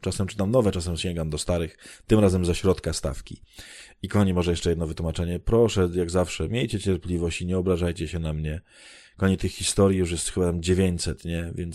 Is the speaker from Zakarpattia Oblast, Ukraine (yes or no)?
no; Khmelnytskyi Oblast, Ukraine; Polish is a second language; now in Poland; Pochodzę z Ukrainy, z okolicy fajnego miasta Kamieniec Podolski, więc od razu przepraszam za błędy i zapraszam na Ukrainę.